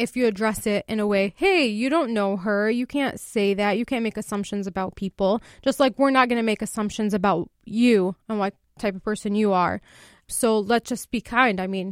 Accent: United States; I'm an American, I'm a Muslim, and I contribute every day.

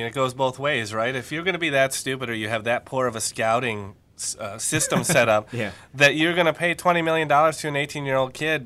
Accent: Minnesota, United States; As I've mentioned, I'm unfortunately from Minnesota

